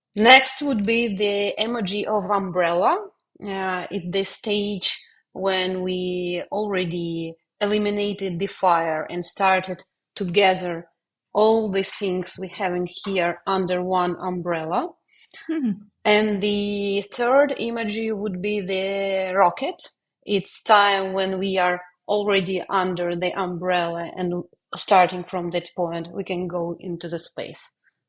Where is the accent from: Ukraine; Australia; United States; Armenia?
Ukraine; Kyiv; I was born in Kyiv and I lived here for all my life.